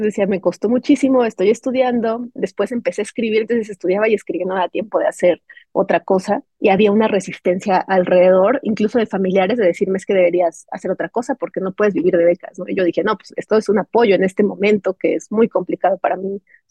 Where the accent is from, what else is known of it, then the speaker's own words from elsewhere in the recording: Tlaxcala, Mexico; born there; moved away as an adult; also born or lived in Puebla; now in Mexico City, Mexico; yo, como dijiste, nací en Tlaxcala, entonces tuve que emigrar primero a Puebla, donde estudié una licenciatura, luego vine a Ciudad de México también por estudios.